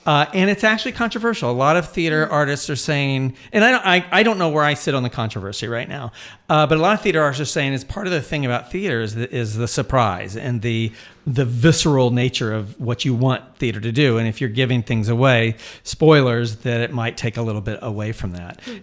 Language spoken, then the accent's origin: English; Cuba; I didn't realize that Cuba, because I'm from Cuba, I pronounce Cuba.